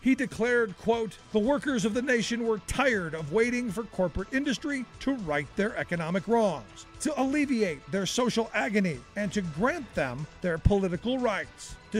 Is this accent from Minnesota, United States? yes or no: no; Cleveland, Ohio, United States; born or raised there